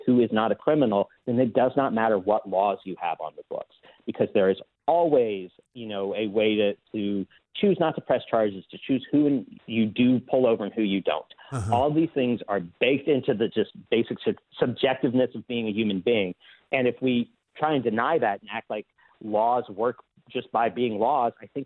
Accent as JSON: {"language": "English", "region": "the Ozarks", "country": "United States", "said": "I'm from the Ozarks and he's from, rural Virginia."}